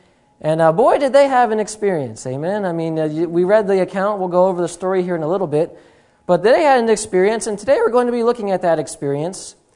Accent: North Dakota, United States; You know, I grew up in North Dakota

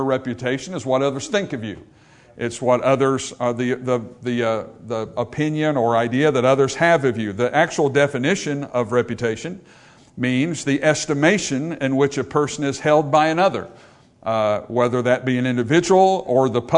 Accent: United States; to me, it was embarrassing as an American to think that all of this was being played out in front of all these other nations of the world on television.

